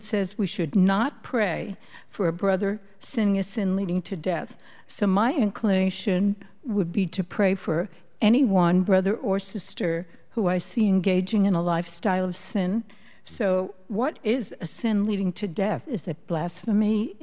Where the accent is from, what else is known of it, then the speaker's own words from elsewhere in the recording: Brooklyn, New York, United States; now in Georgia, United States; from Georgia, but I'm born and bred in Brooklyn.